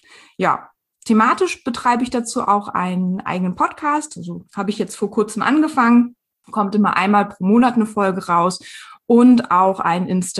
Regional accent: Northern Germany, Germany; born there; bin Ende 30 Jahre alt und ich wohne jetzt seit mehr als 15 Jahren im Rhein-Main-Gebiet, bin aber eigentlich ein gebürtiges Nordlicht.

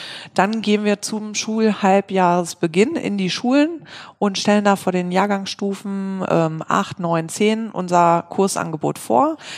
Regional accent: Hagen, North Rhine-Westphalia, Germany; Wir kommen aus Hagen, wohnen da jetzt auch

